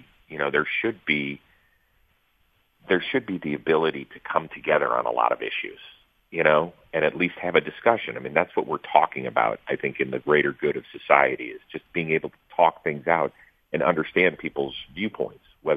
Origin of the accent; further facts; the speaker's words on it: Cleveland, Ohio, United States; now in Los Angeles, United States; I've lived in L.A. for the last 20-plus years, but I grew up in Cleveland, diehard Indians, Browns, Cavs fan